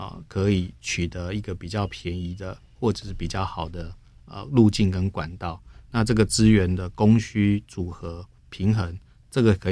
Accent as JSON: {"language": "Chinese", "country": "Taiwan", "said": "在前一阵子事实上我们有去盘点我们台湾人民的十大需求痛点"}